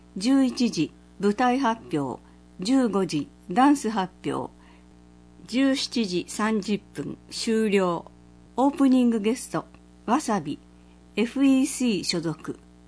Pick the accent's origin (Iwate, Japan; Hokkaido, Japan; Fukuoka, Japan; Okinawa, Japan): Okinawa, Japan; Urasoe; 生まれも育ちも浦添市ですが、恥ずかしながら先日初めて浦添グスクへ行きました。